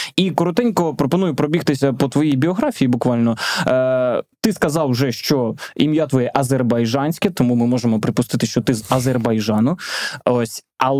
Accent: Kyiv, Ukraine; Це вже я кажу, як корінний киянин. Я не знаю, в якому, ну, певно, в третьому вже поколінні.

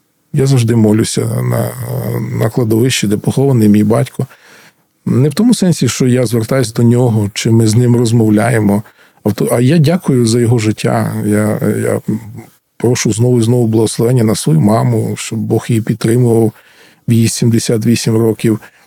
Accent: Ternopil, Ternopil Oblast, Ukraine; Я народився, виріс в Тернополі, і батьки мої жили в Тернополі.

